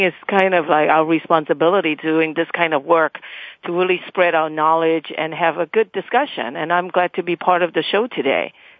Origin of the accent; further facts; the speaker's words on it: Hong Kong; now in United States; My story is that I was born and raised in Hong Kong, and back then Hong Kong was, some of you may know, a British colony.